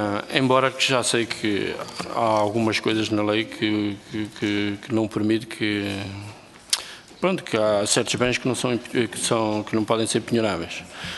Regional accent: Angola; now in Portugal; Infelizmente, cheguei aos 40 anos, ainda pior do que quando eu vim de Angola. Eu cheguei cá em 75, volta a 76.

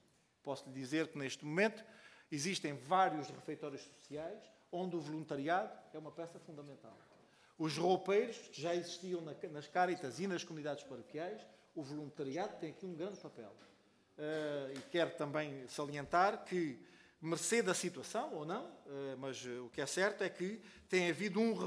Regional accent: Algarve, Portugal; É que eu sou algarvio, os algarvios falam.

